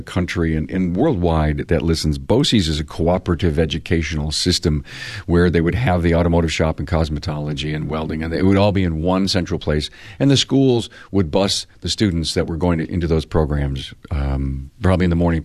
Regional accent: Buffalo, New York, United States; I'm a New Yorker, you know that.

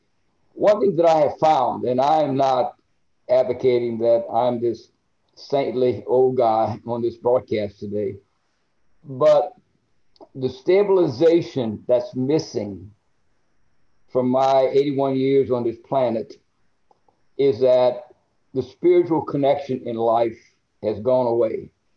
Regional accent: Louisiana, United States; It helped that he was from Arkansas and I was from Louisiana, so we were neighbors

